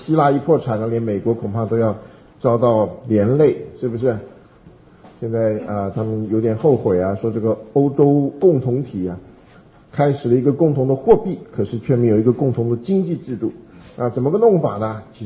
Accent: Henan, China; 他问我哪里人，我说我河南人

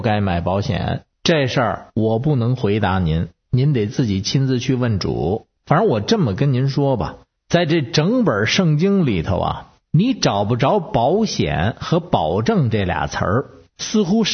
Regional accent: Beijing, China; 我是北京的

